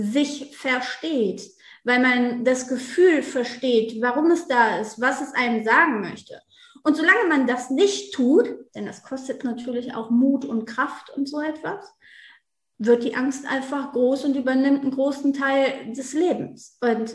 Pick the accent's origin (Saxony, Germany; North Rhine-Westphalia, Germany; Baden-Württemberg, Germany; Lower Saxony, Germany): North Rhine-Westphalia, Germany; bin 36, glaube ich. Oh, so mit meinem Alter habe ich immer Schwierigkeiten. Ich komme auf jeden Fall aus der Nähe von Düsseldorf